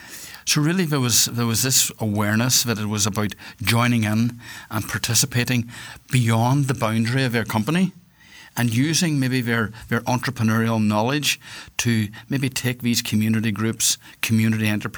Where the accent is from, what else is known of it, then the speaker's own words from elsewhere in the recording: Northwest Ireland, Ireland; You probably can hear from my accent that I'm from the northwest of Ireland.